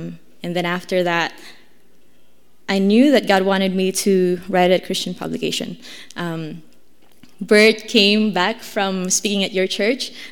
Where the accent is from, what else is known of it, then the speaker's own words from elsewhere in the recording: South Korea; English is a second language; moved away as an adult; now in Vancouver, Canada; I'm from Korea. I came to Vancouver in 2003 with my younger brother. I was 18 and he was 15.